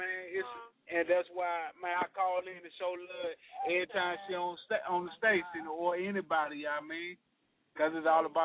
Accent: the South, United States; I'm from the South. We don't got Africans down there, you know what I mean? So, see, man, you come to Mississippi, you don't see no Africans.

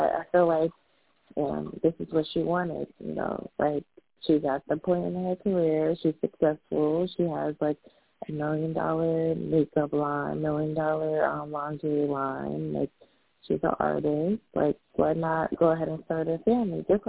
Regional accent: New York, United States; I'm from New York, so you're saying all New York people are weird.

